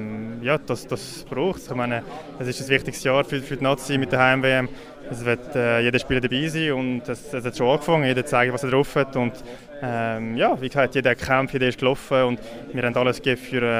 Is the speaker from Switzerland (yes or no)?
yes; Valais, Switzerland; speziell für mich als Walliser macht es immer Spass, wenn wir im Wallis spielen.